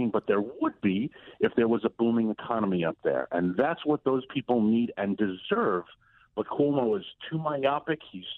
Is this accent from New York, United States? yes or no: yes; Queens, New York, United States; and I'm a proud New Yorker. Now, granted, I'm from Queens. I'm not upstate, but it is still my home state.